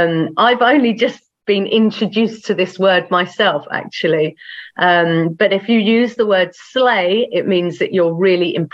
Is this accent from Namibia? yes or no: no; England, United Kingdom; also born or lived in Mexico; So I am from England. Although I lived in Mexico for 10 years, I have been living in England for the last 10 years. I live just outside of London, and I actually live closer to France than I do to London, but I'm very much British.